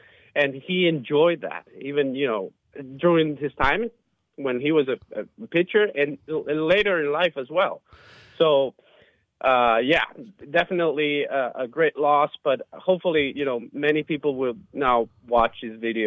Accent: Cuba; I was born in 85, but I did hear a lot about him. When you were growing up in Cuba, there were a lot of comparisons with him

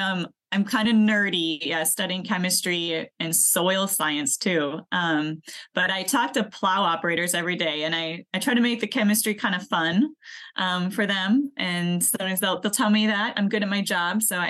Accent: Bloomer, Wisconsin, United States; So, I grew up in Bloomer. 3,000 people, more cows than people. I mean, it's true for a lot of Wisconsin towns.

